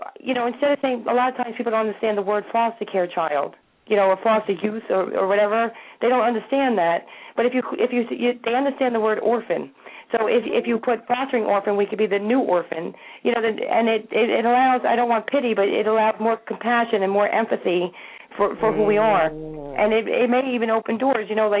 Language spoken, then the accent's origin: English; New Jersey, United States; I'm from New Jersey.